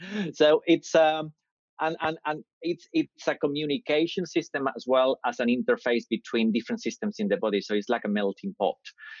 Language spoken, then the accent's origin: English; Madrid, Community of Madrid, Spain; moved away as an adult; now in United Kingdom; I grew up in Spain. So I grew up in Madrid. My mum and dad are from the south of Spain, and I grew up in Madrid and came to the UK when I was 21 to study, and I never left. So I've been here from 94.